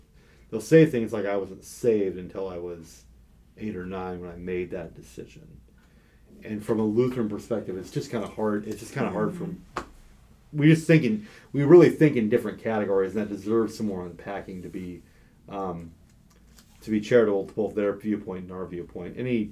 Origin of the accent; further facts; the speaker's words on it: United States; Fireworks, blowing stuff up on the 4th, is part of my cultural heritage and tradition as an American.